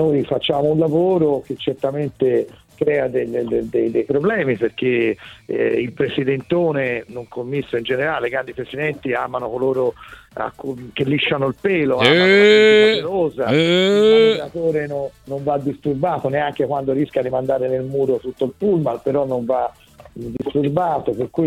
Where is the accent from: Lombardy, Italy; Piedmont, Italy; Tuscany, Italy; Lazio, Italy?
Tuscany, Italy; Florence; perché sono fiorentino